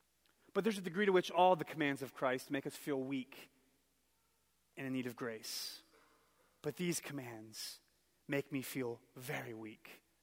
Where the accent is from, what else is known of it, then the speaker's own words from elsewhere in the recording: Philadelphia, Pennsylvania, United States; I'm from Philly. We fight.